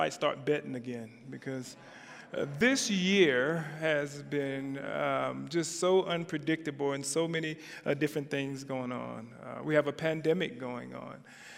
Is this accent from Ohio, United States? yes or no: no; South Carolina, United States; moved away as an adult; now in Reno, United States; So I'm from South Carolina, and I moved to Reno over 30-something years ago, and Reno has become my home.